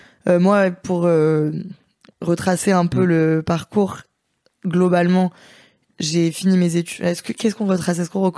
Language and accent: French; Lyon, Auvergne-Rhône-Alpes, France; Moi, je suis lyonnaise